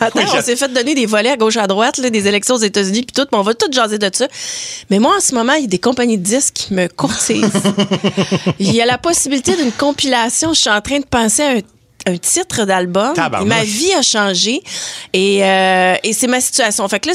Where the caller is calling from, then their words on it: Laval, Quebec, Canada; de Laval, fidèle auditeur depuis le tout début.